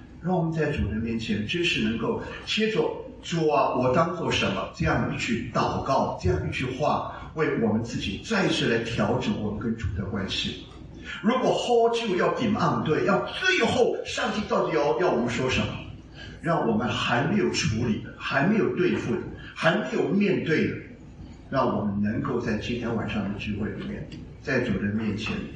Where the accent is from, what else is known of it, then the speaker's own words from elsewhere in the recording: Shanghai, China; now in Taiwan; 我过去刚刚到台湾的时候被台湾人欺负，你知道吗？那就是我们从上海搬到台湾